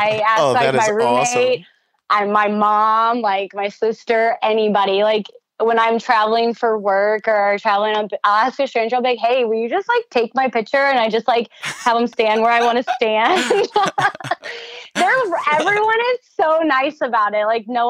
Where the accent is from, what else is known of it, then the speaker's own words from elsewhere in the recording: St. Louis, Missouri, United States; now in New York, United States; Like I respect Missouri and I respect growing up in St. Louis, but honestly, like New York is just, it's so cool.